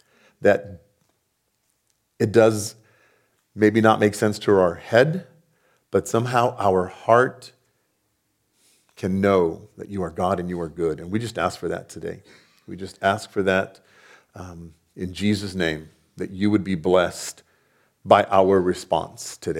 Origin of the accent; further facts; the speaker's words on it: Fabens, Texas, United States; Kind of my hometown. I grew up in two different towns. But in Fabens, near El Paso, there are two families.